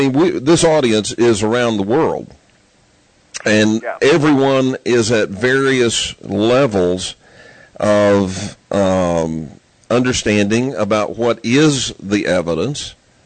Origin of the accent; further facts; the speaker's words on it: Texas, United States; You know, I grew up in Texas, and I never saw one of those except in the movies.